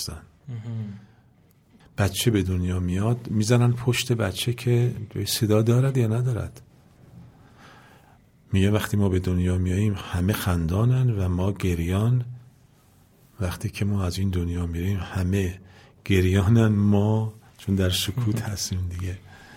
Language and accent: Persian; Iran; first language Persian; من وقتی حرف میزنم تازه شما میفهمید من ایرانی هستم، فارسی زبان هستم